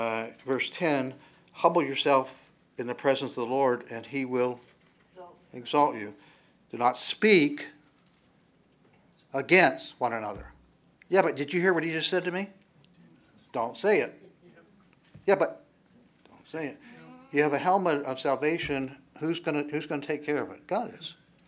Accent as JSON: {"language": "English", "region": "West Virginia", "country": "United States", "said": "I mean, I am from West Virginia."}